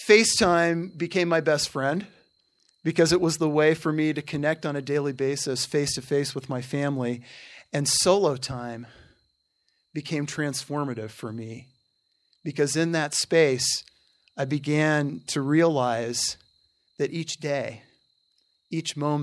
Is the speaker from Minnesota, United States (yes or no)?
no; California, United States; And yes, I'm a Californian too, Emily.